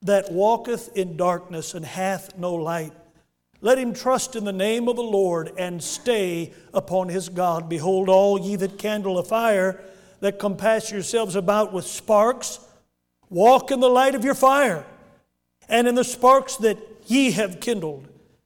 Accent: California, United States; I love my country. I'm from California. People think California is full of fruits and nuts, and it is.

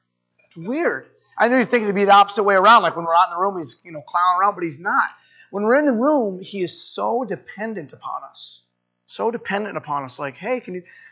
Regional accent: Massachusetts, United States; I learned it in Christian Academy growing up in Massachusetts.

